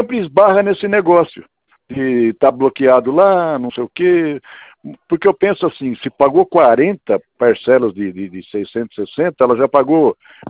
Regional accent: São Carlos, São Paulo, Brazil; eu também sou do interior de São Paulo.

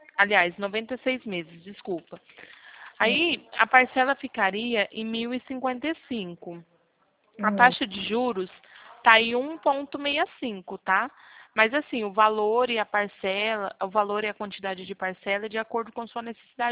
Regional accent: Porto Ferreira, São Paulo, Brazil; Eu sou aqui de Porto Ferreira, fica no interior de São Paulo.

